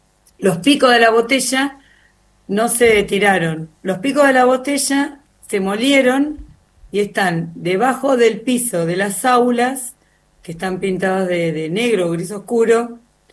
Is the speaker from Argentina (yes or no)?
yes; Mar del Plata, Buenos Aires Province, Argentina; Yo soy oriunda de Mar del Plata.